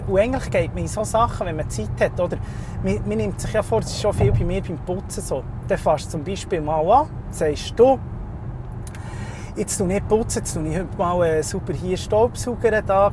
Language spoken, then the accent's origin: German; Locarno, Ticino, Switzerland; einfach das ganze Tessin, obwohl es mein Heimatort ist, Locarno, Tessin, ich bin ja stolz, es klingt gut, aber es ist nicht meins